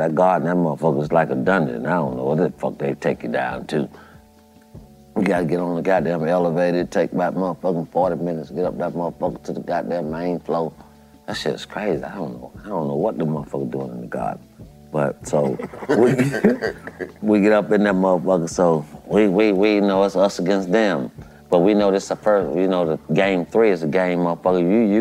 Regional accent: Gainesville, Florida, United States; You know, I'm a street dude. I'm from Gainesville, Florida.

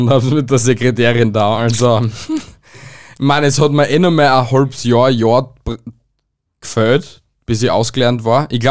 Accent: Austria; Also damals hat das erste Tinder, was bei uns in Österreich gegeben hat, Lovo geheißen.

